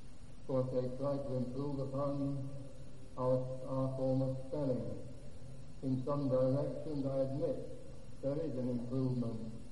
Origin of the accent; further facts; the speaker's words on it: England, United Kingdom; It doesn't matter where I go, they always know I'm English.